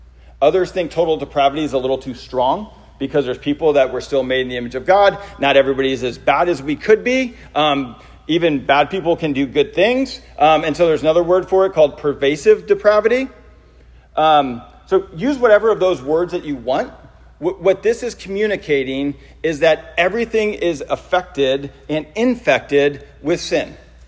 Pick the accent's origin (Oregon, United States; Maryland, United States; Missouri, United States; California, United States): Missouri, United States; St. Louis; I'm from St. Louis. It's always, bam, right at the top of the list, right?